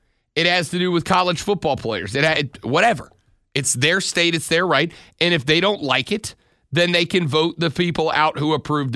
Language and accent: English; Florida, United States; My home state of Florida does not have a state income tax.